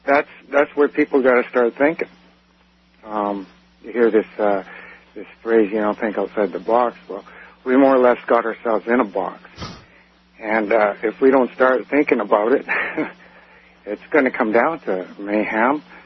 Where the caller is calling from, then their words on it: Fort St. John, British Columbia, Canada; I'm calling from Fort St. John, B.C., Canada.